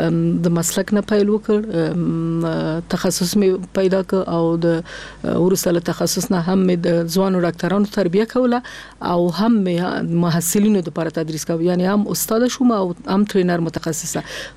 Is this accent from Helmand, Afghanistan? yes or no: no; Kabul, Afghanistan; also born or lived in Nangarhar; اصل زه د ننګرهار د ولایت یم اما زیږیدلې په کابل کې یم.